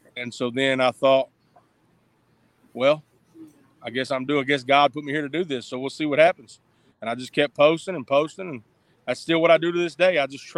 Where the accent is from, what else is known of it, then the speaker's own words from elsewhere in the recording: Arkansas, United States; also born or lived in Memphis; now in Nashville, United States; Born in Memphis, raised in Arkansas, live in Nashville, Tennessee now.